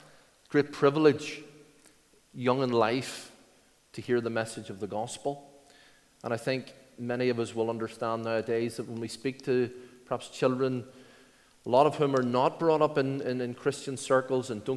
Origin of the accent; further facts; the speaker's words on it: Belfast, Northern Ireland, United Kingdom; But my upbringing was not in Newton Ards particularly, but in East Belfast. And I grew up in Ballyhackamore.